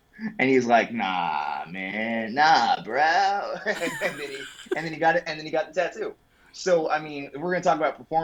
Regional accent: Queens, New York, United States; It's, like, bro, I'm from Queens. I don't talk like that.

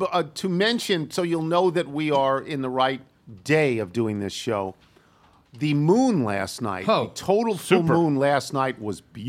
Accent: United States; Okay, well, you know, I'm an American.

